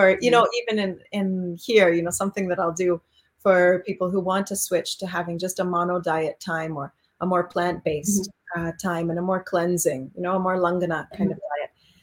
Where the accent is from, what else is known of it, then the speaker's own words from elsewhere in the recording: Canada; born there; I was born here in Canada, right?